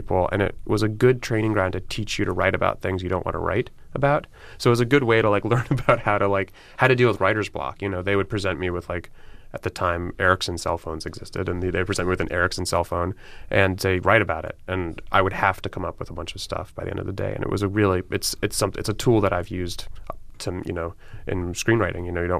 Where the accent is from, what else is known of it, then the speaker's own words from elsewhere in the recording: Miami, Florida, United States; also born or lived in New York; You know, I grew up in Miami, which is at least in terms of the physical layout, quite similar to L.A.